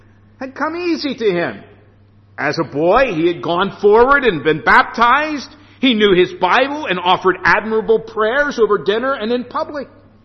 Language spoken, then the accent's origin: English; United States; now in United Kingdom; I know I'm an American, and so that may not be understood.